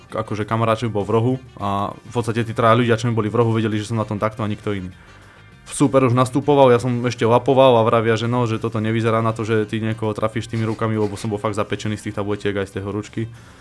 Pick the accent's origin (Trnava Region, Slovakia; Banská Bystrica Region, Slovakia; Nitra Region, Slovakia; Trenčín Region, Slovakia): Banská Bystrica Region, Slovakia; Banská Bystrica; also born or lived in Zvolen; takže ja som taký stred, že vyrastal som aj v Bystrici, aj vo Zvolene a my sme sa to sťahovali